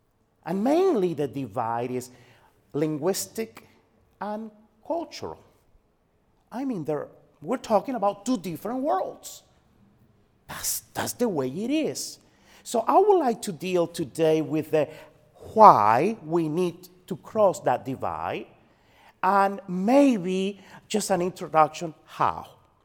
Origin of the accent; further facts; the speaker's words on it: Cuba; English is a second language; moved away as an adult; now in United States; I'm from Cuba. I was born and grew up in Cuba until I was 19 years old. I came to America 30, should I say that? 35 years ago.